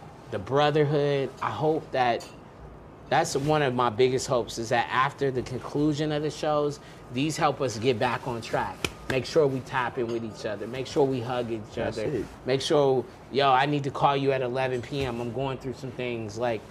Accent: Long Beach, California, United States; I came sort of dolo. I came from Long Beach. I didn't have context.

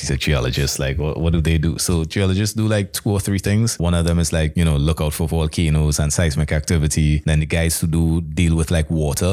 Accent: Port of Spain, Trinidad & Tobago; Where I'm from, I'm from the city. I'm from Port of Spain. I'm from the capital.

